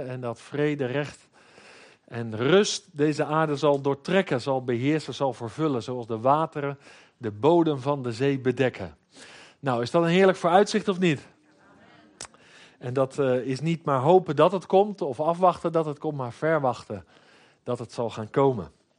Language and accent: Dutch; Scheveningen, South Holland, Netherlands; Nou, en ik ben geboren en getogen in Schavenzande.